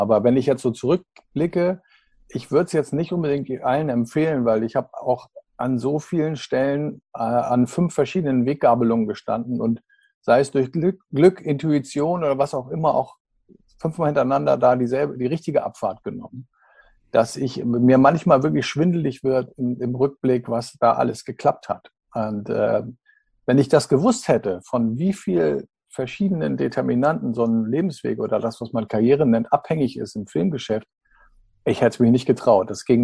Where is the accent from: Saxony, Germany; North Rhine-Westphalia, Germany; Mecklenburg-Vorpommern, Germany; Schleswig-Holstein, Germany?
Schleswig-Holstein, Germany; Kiel; also born or lived in Dithmarschen; Ich bin an der Ostküste geboren und meine Kindheit dort verbracht, meine Jugend an der Westküste. Ich bin Ende der 70er Jahre mit meiner Mutter aus Kiel in so eine klassische Landkommune in Dithmarschen gezogen, das ist an der Nordsee